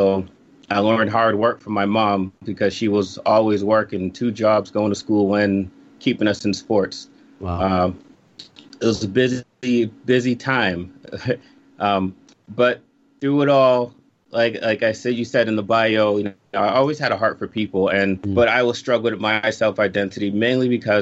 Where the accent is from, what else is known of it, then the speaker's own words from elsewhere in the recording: Bronx, New York, United States; born there; now in Brockton, United States; Originally born in the Bronx.